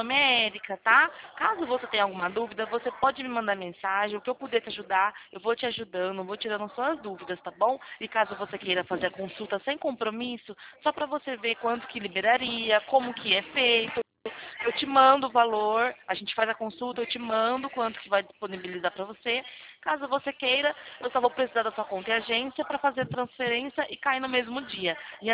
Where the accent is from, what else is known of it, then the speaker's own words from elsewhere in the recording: Santa Bárbara d'Oeste, São Paulo, Brazil; Eu sou de Santa Bárbara do Oeste.